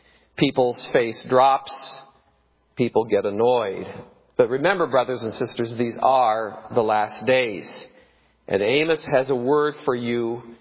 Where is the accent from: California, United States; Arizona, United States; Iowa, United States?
Iowa, United States; when I was growing up in Iowa, it was a summer storm.